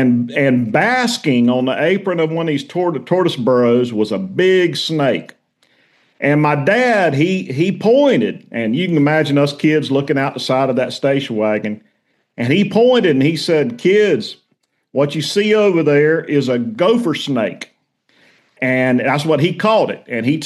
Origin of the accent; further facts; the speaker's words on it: Florida, United States; Douglas and I, we grew up in Central Florida and got deep roots there.